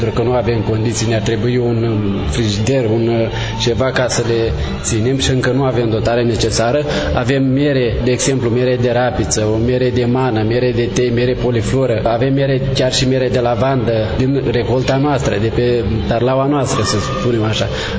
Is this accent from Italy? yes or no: no; Băușori, Vaslui County, Romania; Eu m-am născut în localitatea Băușori, acolo am crescut și acolo am locuit 30 de ani.